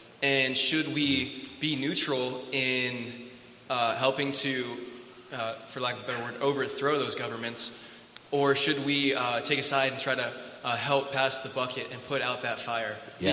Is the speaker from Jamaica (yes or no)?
no; Maryville, Tennessee, United States; from Maryville, Tennessee.